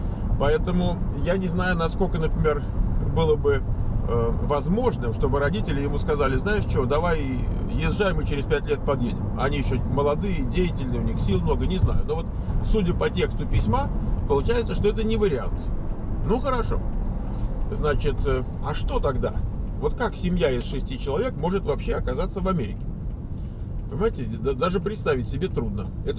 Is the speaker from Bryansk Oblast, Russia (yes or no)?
no; Moscow, Russia; Я вырос в Москве и частенько видел, даже не в городе, а больше на вокзалах